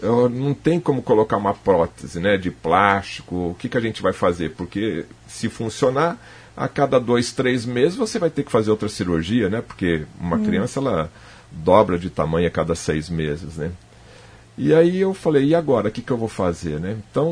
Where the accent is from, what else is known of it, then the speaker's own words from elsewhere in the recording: Maringá, Paraná, Brazil; a gente é de Maringá.